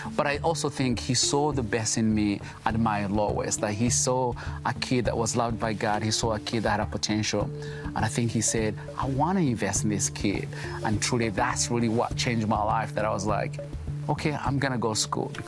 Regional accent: Uganda; born there; So I was born in Uganda from the poor of the poorest.

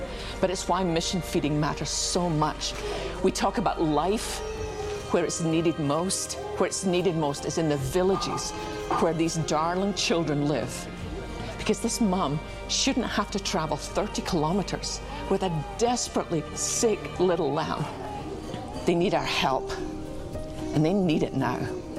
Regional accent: Scotland, United Kingdom; I used to volunteer in a children's hospital when I was growing up in Scotland

